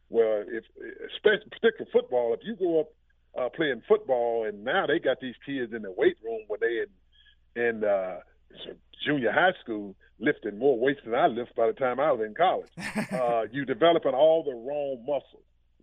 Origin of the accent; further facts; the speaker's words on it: Tennessee, United States; Like I said, I grew up in Tennessee on a farm.